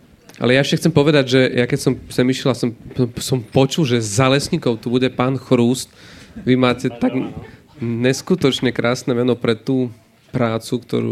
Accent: eastern Slovakia, Slovakia; ja som z východu

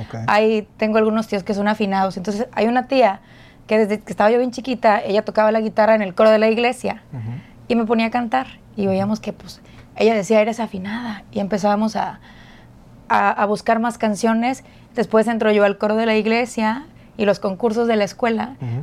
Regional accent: Veracruz, Mexico; Aquí en el Puerto de Veracruz. Aquí toda mi vida.

